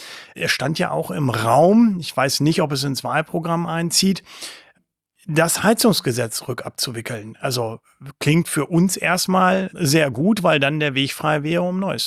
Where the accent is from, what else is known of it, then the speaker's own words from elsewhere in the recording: Northern Germany, Germany; Auch als Norddeutscher, so ist das ja nicht.